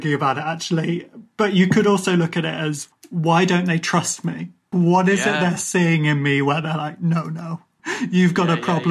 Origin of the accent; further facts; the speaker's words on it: Ireland; one of the perks of being Irish and having like bushy, kind of wiry hair, it's relatively waterproof